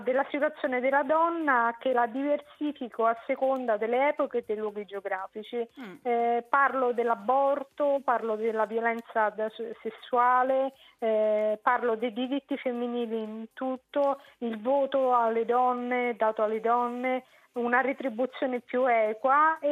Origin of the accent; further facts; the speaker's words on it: Rome, Lazio, Italy; Non sono sarda, ma romana, ma sono stata in vacanza in Sardegna.